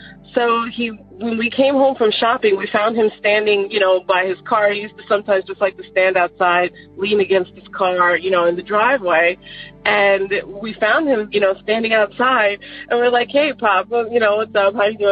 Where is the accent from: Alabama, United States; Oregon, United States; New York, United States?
New York, United States; Long Island; Like I said, that happened to me growing up in Long Island, New York.